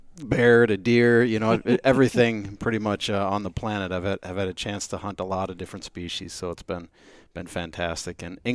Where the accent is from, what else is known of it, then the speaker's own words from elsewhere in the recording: Saint Paul, Minnesota, United States; But I've been born and raised in St. Paul.